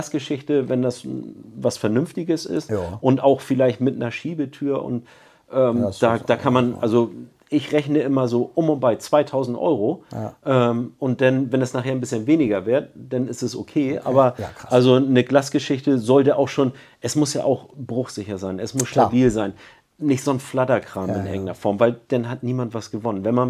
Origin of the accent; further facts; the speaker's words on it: Wentorf, Schleswig-Holstein, Germany; Ja, aber also ich komme ja im Endeffekt auch aus dem Hamburger Osten.